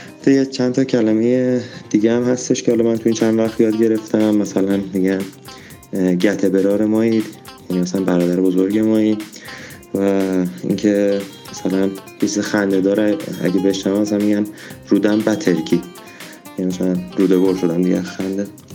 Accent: Karaj, Alborz, Iran; من متولد کرج هستم و بزرگ شده کرج. پدر مادرم آذری زبانن

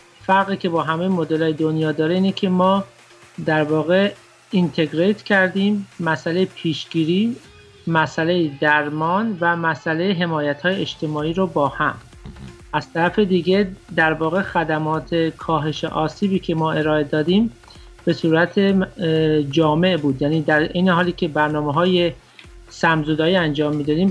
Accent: Kermanshah, Iran; ما اهل کرمانشاه هستیم.

